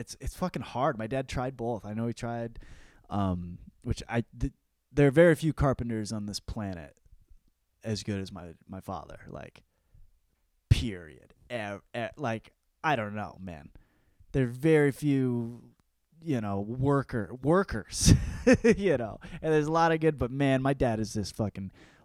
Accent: Michiana, United States; I grew up in Michiana, you know, they call it Michiana because it's Michigan and Indiana. It's right on the line and right at the border.

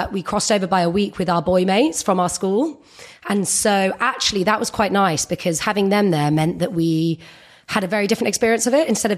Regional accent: London, United Kingdom; But growing up in London, you obviously are mostly surrounded by people from London.

